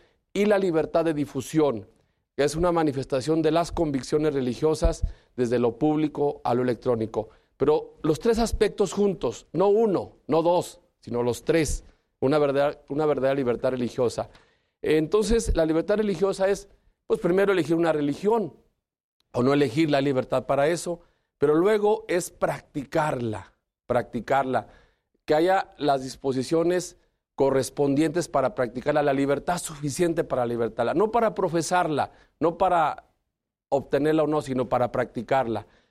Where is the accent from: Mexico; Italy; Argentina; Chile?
Mexico; Yo vengo de México